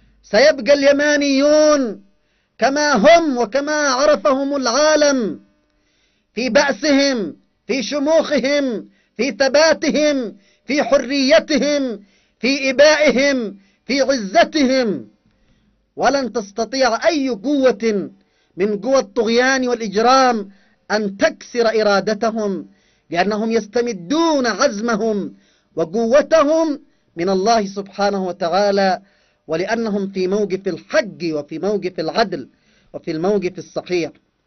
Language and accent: Arabic; Yemen; نحن كيمنيين لا يمكن أن نقبل أن يستمر هذا العدوان بحقنا